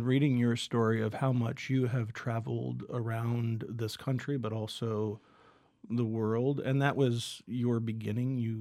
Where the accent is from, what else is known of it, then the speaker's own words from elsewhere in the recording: New England, United States; also born or lived in Wyoming; especially even from East Coast of New England, growing up in New England, to Wyoming, and then to the western part of the United States.